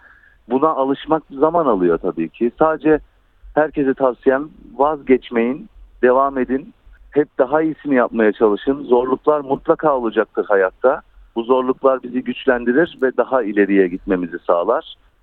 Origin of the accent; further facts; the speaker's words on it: Sivas, Turkey; Ben Sivaslıyım, Sivas usulü diyelim.